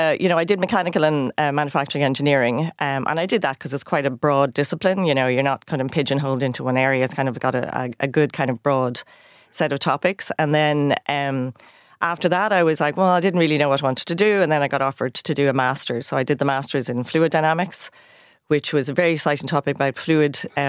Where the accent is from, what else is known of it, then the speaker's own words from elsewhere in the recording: Glasnevin, Leinster, Ireland; I grew up in Glasnevin, youngest of six. And went to Holy Faith Glasnevin.